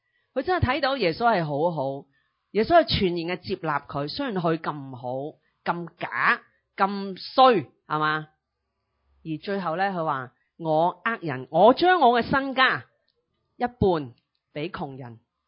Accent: Hong Kong; 我哋香港人系点啊？先敬罗衣就后敬人啦

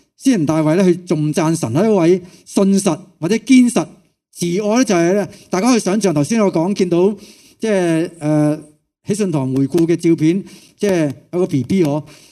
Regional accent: Hong Kong; 我哋香港人真系蒙福。

